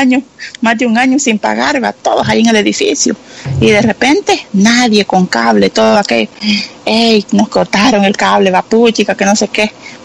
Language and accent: Spanish; El Salvador; moved away; cuando yo me vine de allá de El Salvador, pusieron cable en mi casa